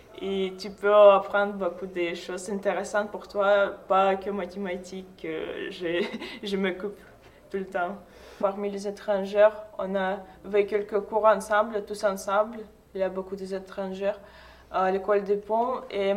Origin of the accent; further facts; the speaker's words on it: Russia; French is a second language; now in France; je viens de Russie, de l'Université d'État de Novosibirsk.